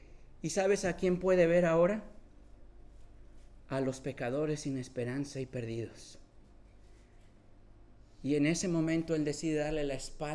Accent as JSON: {"language": "Spanish", "region": "central Mexico", "country": "Mexico", "said": "Yo soy del centro de México, eso es lo que se come."}